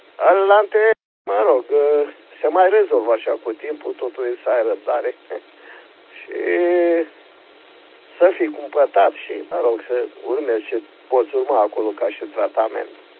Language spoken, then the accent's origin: Romanian; Focșani, Vrancea County, Romania; eu sunt din Focșan